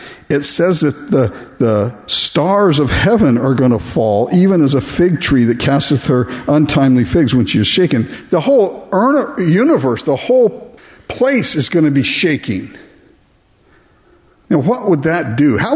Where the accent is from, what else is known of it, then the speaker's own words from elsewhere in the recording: Japan; I was raised in Japan, so we had earthquakes frequently in Japan.